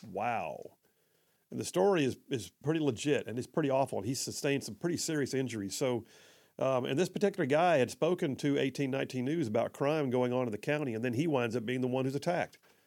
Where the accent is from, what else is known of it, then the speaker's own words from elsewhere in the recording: Huntsville, Alabama, United States; also born or lived in Birmingham; Huntsville. I've got a lot of family there. Did a lot of my growing up there, but I did a lot of my growing up in Birmingham also.